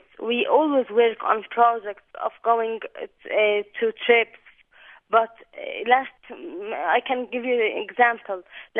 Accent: Ramallah, West Bank, Palestine; English is a second language; now in Bethlehem, Palestine; because I'm from Ramallah, as you said before, and I'm living in Bethlehem.

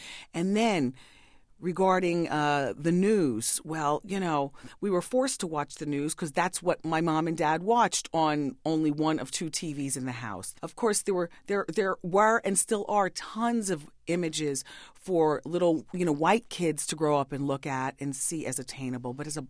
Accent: New Jersey, United States; Growing up in New Jersey, a suburb of New York, that part of Jersey that I grew up, I'm 48 years old.

